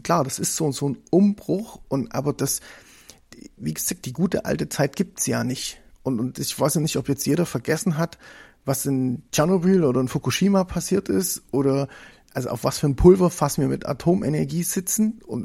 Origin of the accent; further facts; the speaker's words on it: Saxony, Germany; born there; und ich bin ja geboren in Sachsen